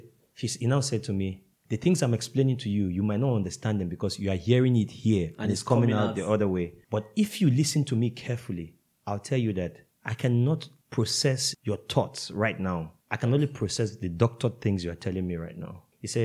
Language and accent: English; Cross River, Nigeria; Because I'm from Cross River State you know, it was more of our cultural heritage.